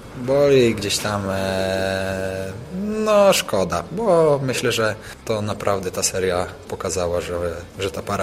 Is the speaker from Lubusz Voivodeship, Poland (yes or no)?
yes; Zielona Góra, Lubusz Voivodeship, Poland; jestem z Zielonej Góry, zawsze będę trzymał kciuki